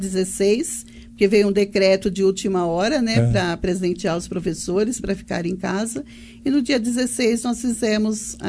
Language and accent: Portuguese; Fernando Prestes, São Paulo, Brazil; Eu sou de Fernando. Estudei na Fazenda Zaniboni.